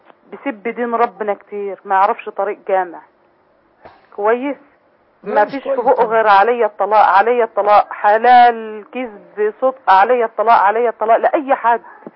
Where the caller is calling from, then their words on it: Damietta, Damietta Governorate, Egypt; أنا يا شيخ من دمياط.